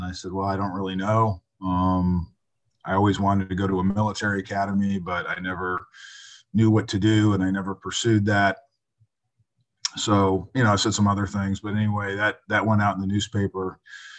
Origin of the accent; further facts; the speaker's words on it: California, United States; And I grew up in San Diego County, North County of San Diego.